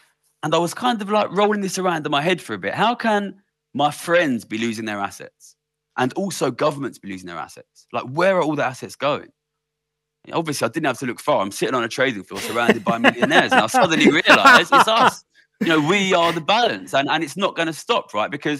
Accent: London, United Kingdom; I grew up in London and, you know, in a very sort of immigrant part of London where we're all like, we want to make money, we want to move up.

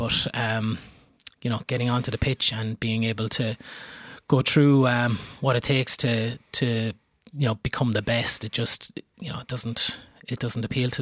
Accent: Kilkenny, Leinster, Ireland; growing up in Kilkenny in the 1990s, like, how lucky were we to be exposed to such brilliant players?

